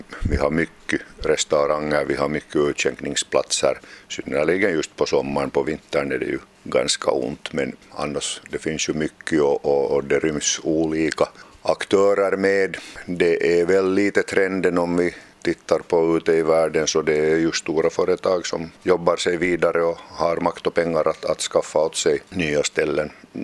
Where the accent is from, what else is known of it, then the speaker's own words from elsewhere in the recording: Hanko, Uusimaa, Finland; Det är min hemstad